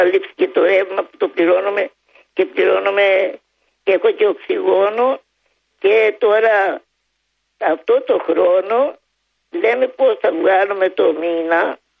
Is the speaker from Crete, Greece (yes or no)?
yes; Agia, Crete, Greece; Εγώ είμαι από τα Χανιά, από την Αγιά και ο παπάς μου είναι από τα Κεραμιά.